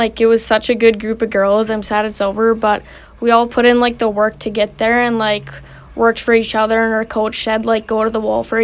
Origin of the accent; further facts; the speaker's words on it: Olds, Alberta, Canada; I'm 18 and I'm from Olds.